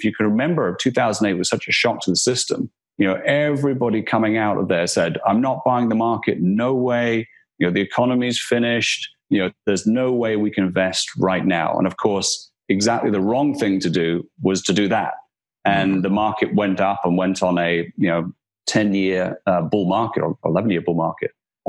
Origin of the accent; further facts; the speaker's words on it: Aberdeen, Scotland, United Kingdom; so I'm from Scotland and I'm from a city on the northeast coast of Scotland called Aberdeen. And I grew up there.